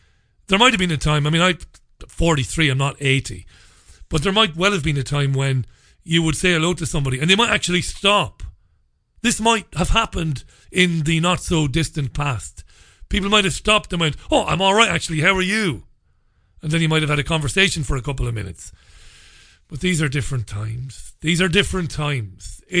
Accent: Waterford, Munster, Ireland; I grew up in Bally, I was born in Waterford City. My formative years were spent in a housing estate there called Ballybeg, Priory Lawn in Ballybeg, where everybody knew everybody else by name.

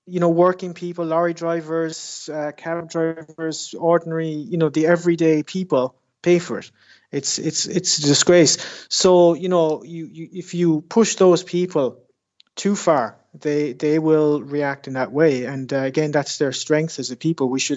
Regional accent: Ireland; there are certain things still I just don't, you just don't get as an Irishman.

